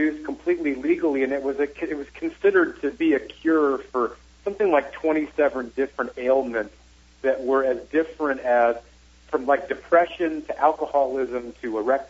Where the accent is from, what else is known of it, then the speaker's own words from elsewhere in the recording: Chesterfield, Missouri, United States; Oh, okay. Well, I grew up in Chesterfield.